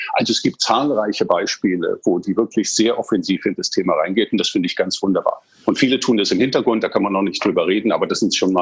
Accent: England, United Kingdom; Also ich bin in England aufgewachsen

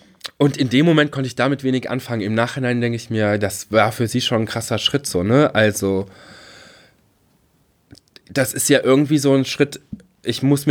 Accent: Rhineland-Palatinate, Germany; in der Zeitung Der Trierische Volksfreund, wo ich aufgewachsen bin

